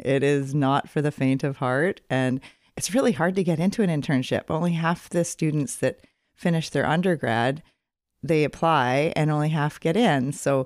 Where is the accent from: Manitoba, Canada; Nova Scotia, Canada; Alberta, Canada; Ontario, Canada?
Ontario, Canada; moved away as an adult; now in British Columbia, Canada; But me personally, we came from Ontario and did my undergrad at University of Western Ontario. And then Rob and I ventured out to BC.